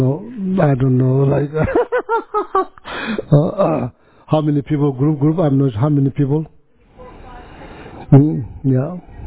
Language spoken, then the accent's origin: English; Sikkim, India; I was born in India, grew up in India, actually born in like Sikkim, which used to be part of Tibet